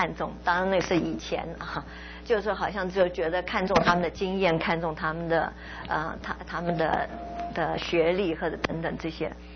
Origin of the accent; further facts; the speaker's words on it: China; 我们中国人的东方的文化跟西方文化其实有很大的不同。